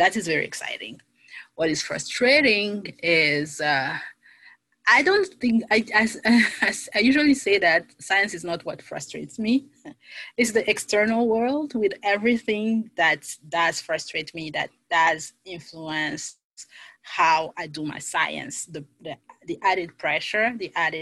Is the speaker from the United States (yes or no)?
no; DR Congo; I'm a millennial, makeup and the fashion, because I come from the Democratic Republic of the Congo, where fashion is almost a religion, if not a religion.